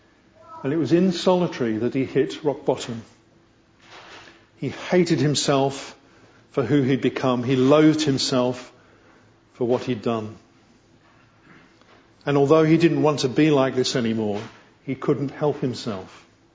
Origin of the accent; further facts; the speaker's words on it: England, United Kingdom; I'm English.